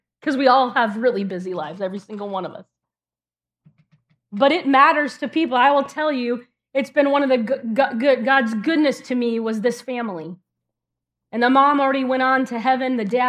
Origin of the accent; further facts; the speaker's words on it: California, United States; now in Ohio, United States; I will tell you that when I got here to Ohio, which this is 20 years, this July, I moved here 20 years ago from California.